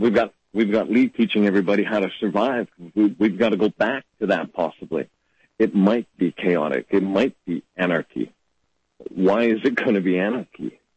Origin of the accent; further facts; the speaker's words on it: Canada; born there; Hatched in Canada, I guess. I'm Canadian by birth, not by choice.